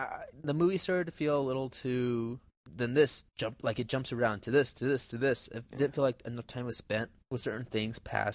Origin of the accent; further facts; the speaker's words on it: United States; I mean, not justice porn, but I'm like, fuck yeah, I'm American.